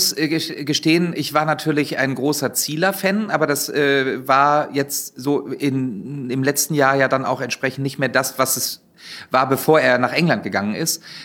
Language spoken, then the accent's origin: German; Wolfsburg, Lower Saxony, Germany; Ich komme ja ursprünglich aus Wolfsburg.